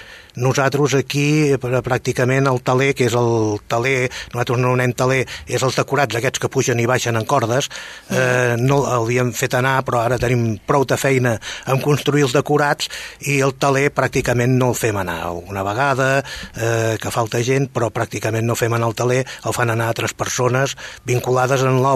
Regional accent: Catalonia, Spain; també em moc bastant per Terrassa, de Vallès, sóc persona del Vallès en si.

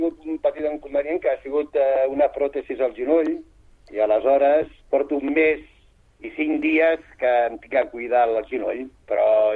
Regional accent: El Prat de Llobregat, Catalonia, Spain; Jo soc del Prat de Llobregat, mira. Dic que la meva terra és Girona.

